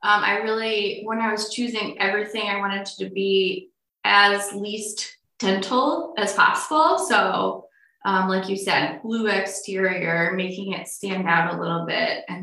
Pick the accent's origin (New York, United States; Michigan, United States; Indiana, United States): Michigan, United States; Grosse Pointe; also born or lived in Detroit; So I am originally from Grosse Pointe and so moved here from Detroit again after getting married